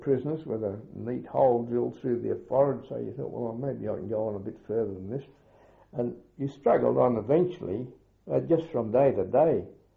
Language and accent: English; Australia; And being an Australian, I said, no, we'll split it in half